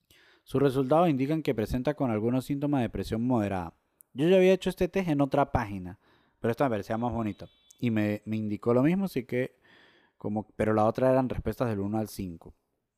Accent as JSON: {"language": "Spanish", "town": "San Cristóbal", "region": "Táchira", "country": "Venezuela", "said": "yo soy gocho de San Cristóbal Andino, ¿yo sería sudamericano o sería caribeño por ser de Venezuela?"}